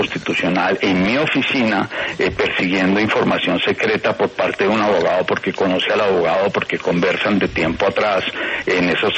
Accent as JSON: {"language": "Spanish", "country": "Colombia", "said": "como ciudadano colombiano"}